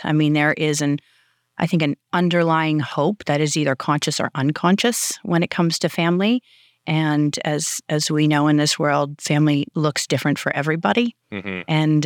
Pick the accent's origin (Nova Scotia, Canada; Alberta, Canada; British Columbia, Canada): Nova Scotia, Canada; Gaspereau; born there; now in Halifax, Canada; I was born in the Annapolis Valley, Nova Scotia, in a small community called Gaspereau. I was born at the Wolfville Hospital, which doesn't exist anymore. I currently live in Halifax.